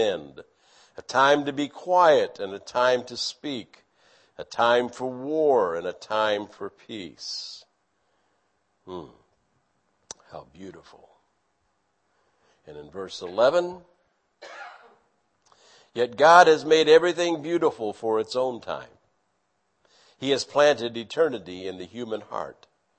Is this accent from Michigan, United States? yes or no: yes; Michigan, United States; also born or lived in Georgia; Well, you would think somebody that was reared in Michigan. I was born in Georgia, But I was moved up there before I had the right to say so, and my dad worked in the automotive industry up there for a number of years